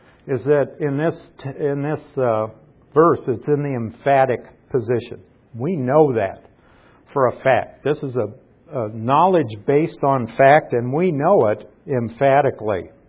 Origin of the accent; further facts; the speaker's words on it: Nebraska, United States; When I was growing up in Nebraska, I knew that the city of Paris existed.